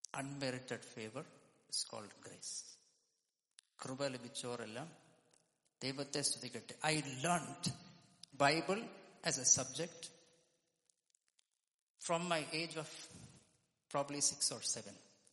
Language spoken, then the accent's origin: English; Nigeria; also born or lived in Ethiopia; I was born in Ethiopia, raised up in Nigeria, and then back here.